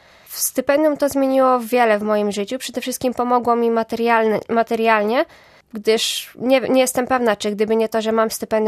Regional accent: West Pomeranian Voivodeship, Poland; now in Stargard, Poland; Mam 19 lat, pochodzę z niewielkiej miejscowości okolic Dobry Nowogarskiej. Aktualnie mieszkam w Stargardzie.

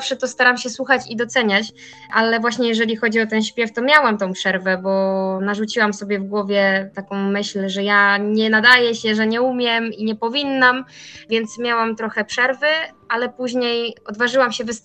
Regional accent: Szczecinek, West Pomeranian Voivodeship, Poland; born there; Ja mieszkam oczywiście w województwie pomorskim, ale przecież urodziłam się w Szczecinku

